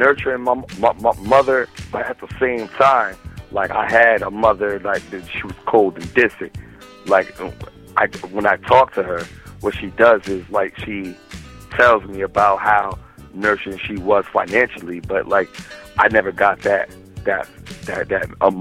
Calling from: Connecticut, United States; I'm calling from Connecticut, man.

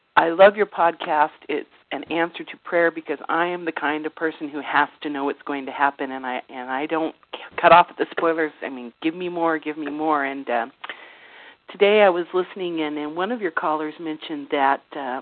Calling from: Soldotna, Alaska, United States; I'm calling from Soldotna, Alaska, where it is currently 18 degrees

